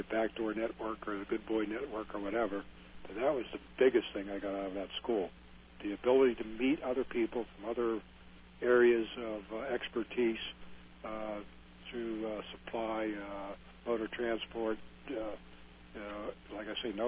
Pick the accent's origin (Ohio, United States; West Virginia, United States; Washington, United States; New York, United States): West Virginia, United States; Wheeling, West Virginia, mm-hmm. which is close to my hometown